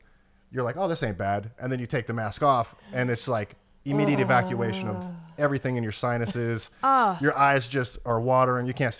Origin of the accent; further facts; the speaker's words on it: Oregon, United States; So I grew up in Oregon, mm-hmm. Pretty much my whole life.